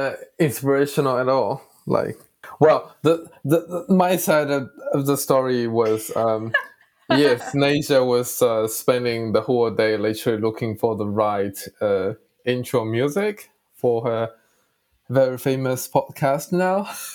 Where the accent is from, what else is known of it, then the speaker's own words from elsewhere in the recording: China; now in Wellington, New Zealand; I live in Wellington, New Zealand, and I'm originally from China.